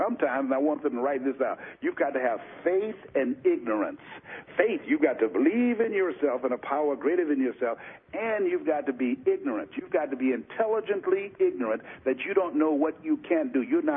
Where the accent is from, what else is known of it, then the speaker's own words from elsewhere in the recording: Miami, Florida, United States; and here I am from Miami, Florida, and we two young guys who had this sense of ambition and drive